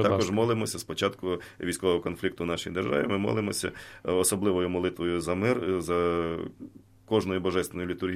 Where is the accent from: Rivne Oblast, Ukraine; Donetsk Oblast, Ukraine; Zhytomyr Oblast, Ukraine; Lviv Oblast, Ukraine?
Rivne Oblast, Ukraine; Korets; Земляки, кажу, я з Корця.